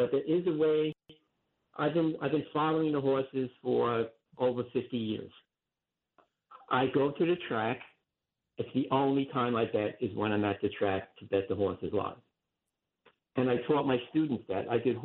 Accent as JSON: {"language": "English", "town": "Rockaway", "region": "New York", "country": "United States", "tie": "born there", "also_born_or_lived": "Hawaii", "said": "I'm in Rockaway. I was born in Rockaway."}